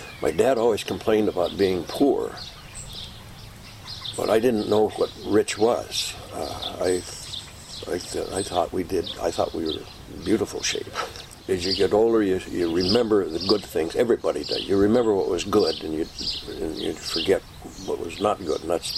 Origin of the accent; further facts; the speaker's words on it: Yellowstone Park, Wyoming, United States; first few years of my life, I grew up in Yellowstone Park.